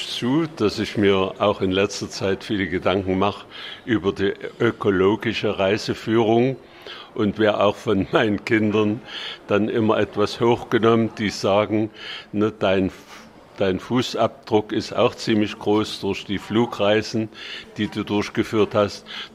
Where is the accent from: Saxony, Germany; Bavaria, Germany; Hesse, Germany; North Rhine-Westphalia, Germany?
Saxony, Germany; Dresden; Ich komme aus dem Raum Dresden bzw. bin Dresdner, auch gebürtiger, geborener Dresdner.